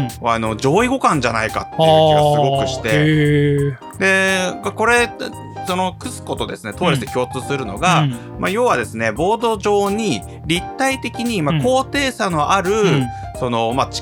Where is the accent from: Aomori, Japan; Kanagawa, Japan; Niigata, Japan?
Niigata, Japan; Tokamachi; あの私の出身地であるところの十日町にあって